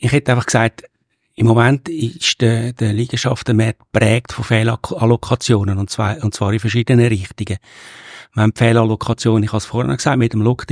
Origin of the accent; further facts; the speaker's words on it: Zürich, Zurich, Switzerland; Die Stadt Zürich, ich bin in Zürich aufgewachsen